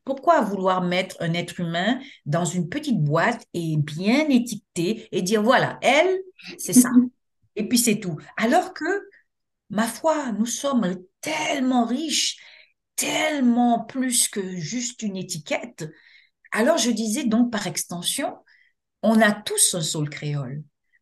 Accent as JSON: {"language": "French", "region": "Dakar", "country": "Senegal", "tie": "born there", "also_born_or_lived": "France / Guadeloupe / Martinique / Côte d'Ivoire", "said": "Je suis métissée de par mes cultures. Je suis de père sénégalais et de mère guadeloupéenne. Je suis née à Dakar, au Sénégal. J'ai vécu en France. J'ai vécu en Guadeloupe, bien sûr. J'ai vécu aussi en Martinique, qui est l'île avoisinante. J'ai vécu en Côte d'Ivoire."}